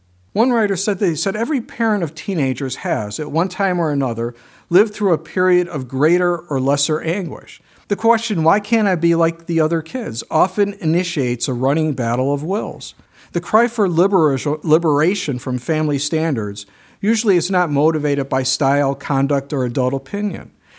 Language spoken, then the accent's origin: English; Chicago, Illinois, United States; Again, I grew up in Chicago, so things were really far away there.